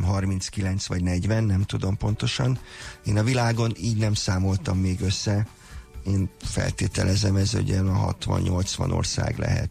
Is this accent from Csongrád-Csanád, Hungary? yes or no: no; Szerencs, Borsod-Abaúj-Zemplén, Hungary; Én magam szerencsről a Tokaj-hegyalja kapujából származom